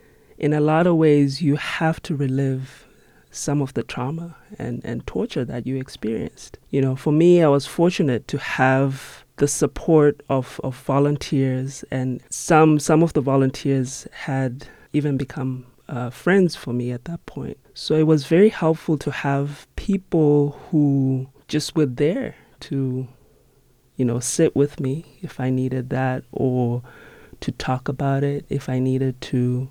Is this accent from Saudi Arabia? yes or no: no; Zimbabwe; moved away as an adult; now in Tucson, United States; I'm originally from Zimbabwe, and coming to Tucson was one of the most difficult decisions I've ever had to make.